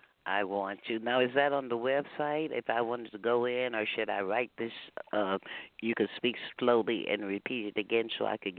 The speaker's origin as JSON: {"language": "English", "region": "Texas", "country": "United States", "said": "You know I'm a Texan"}